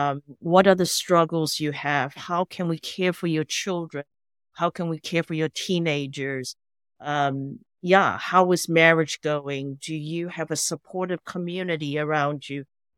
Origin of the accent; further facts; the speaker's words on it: Taiwan; And I come from Taiwan